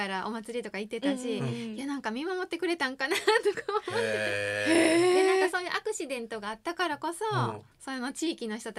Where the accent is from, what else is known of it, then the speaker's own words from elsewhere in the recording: Iwaoka, Hyogo, Japan; それがまた私の生まれ故郷の岩岡の畑やったんですよ。